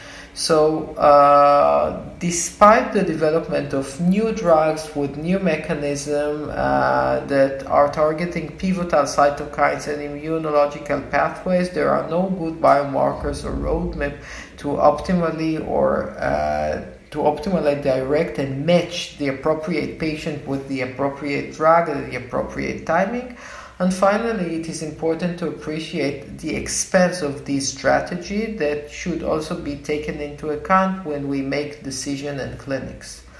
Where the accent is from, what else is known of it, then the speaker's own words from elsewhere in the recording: Israel; I'm a gastroenterologist from Israel